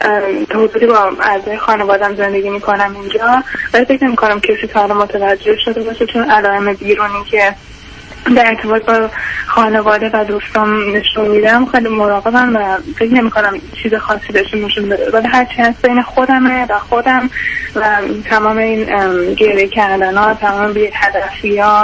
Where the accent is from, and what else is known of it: Iran; moved away as an adult; now in United States